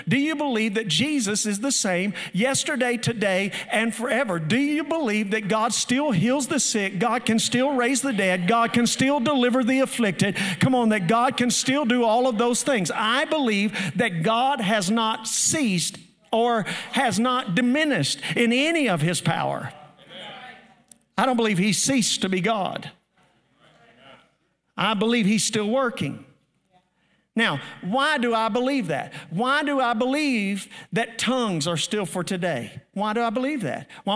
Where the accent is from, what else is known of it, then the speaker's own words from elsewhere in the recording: Murfreesboro, Tennessee, United States; I'm from Murfreesboro. I'm a city boy.